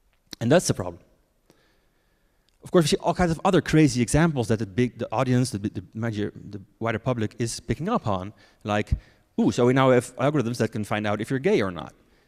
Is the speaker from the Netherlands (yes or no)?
yes; Netherlands; I'm from the Netherlands.